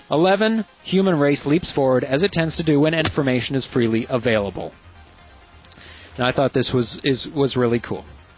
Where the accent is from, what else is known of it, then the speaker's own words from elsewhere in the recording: Canada; But I am Canadian, so, you know.